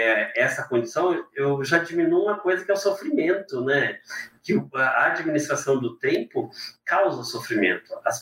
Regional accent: Maringá, Paraná, Brazil; a minha mãe mora em Maringá, sou de Maringá, né? Moro aqui há muitos anos, mas sou de Maringá.

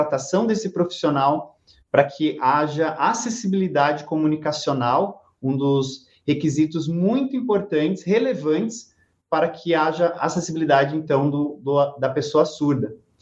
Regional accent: Cuiabá, Mato Grosso, Brazil; eu sou de Cuiabá, Mato Grosso.

